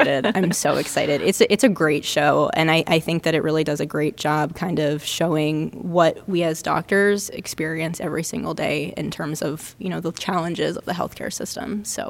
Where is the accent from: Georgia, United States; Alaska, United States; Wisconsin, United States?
Georgia, United States; Atlanta; also born or lived in New York / Philadelphia / Chicago; I'm originally from Atlanta. I was in New York for undergrad, Philly at Temple for medical school, and UIC for my residency